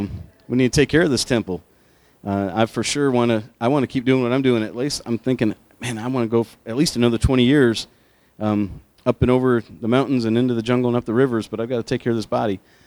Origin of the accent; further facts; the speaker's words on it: New York, United States; I'm a farm kid from upstate New York. I grew up on the Canadian border up there in a frozen little town. Ninth kid in my family. Grew up in a corn and strawberry farm.